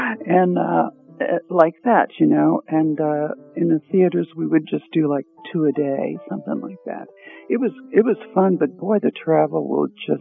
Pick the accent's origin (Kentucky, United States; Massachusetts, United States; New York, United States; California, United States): Kentucky, United States; Well, I grew up in a small town in Kentucky